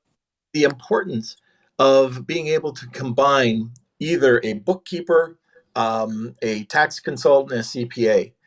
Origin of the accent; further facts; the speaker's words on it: Canada; I'm from Canada.